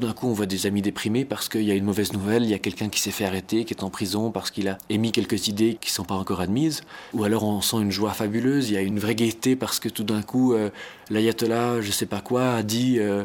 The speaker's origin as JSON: {"language": "French", "country": "Switzerland", "said": "Quand on vient de Suisse et qu'on a vu comment c'est difficile en Suisse de changer la constitution"}